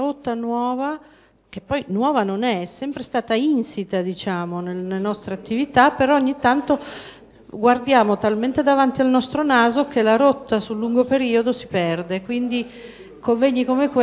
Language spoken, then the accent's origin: Italian; Monza, Lombardy, Italy; vengo da Monza